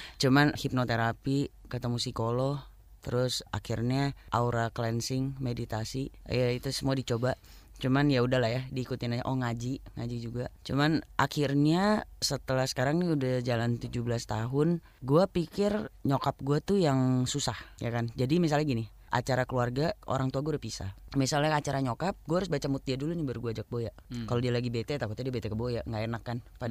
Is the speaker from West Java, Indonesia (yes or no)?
yes; West Java, Indonesia; gue orang Sunda